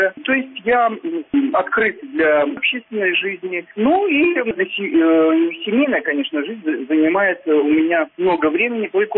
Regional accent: Belarus; я, ну как все белорусы, выживаю

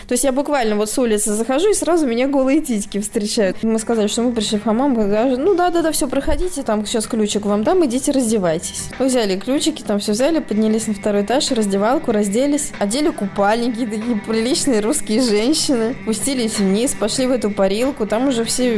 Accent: North Caucasus, Russia; еще не додумалась сказать, что я из России. Всегда говорю, что с Кавказа, Кавказия, да.

